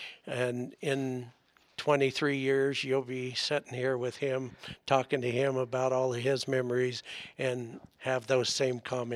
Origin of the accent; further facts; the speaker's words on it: England, United Kingdom; now in United States; I'm from England. They'd never believe this.